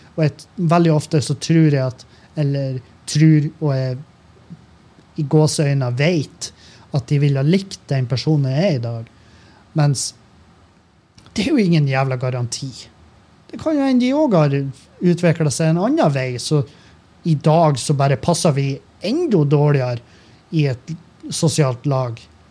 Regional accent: Meløy, Nordland, Norway; Jeg født og oppvokst i Meløy kommune

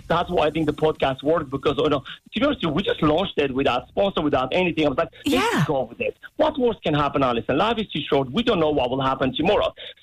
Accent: Armenia; now in Ireland; I'm from Ireland. And I'm like, oh, no, sorry, I'm Armenian.

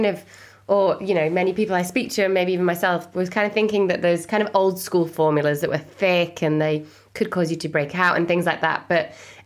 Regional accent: Leeds, Yorkshire and the Humber, United Kingdom; I'm from Leeds, which is near where you're from.

